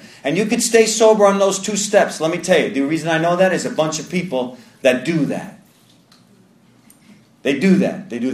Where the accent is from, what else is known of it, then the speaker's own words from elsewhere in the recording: New York, United States; I'm from New York.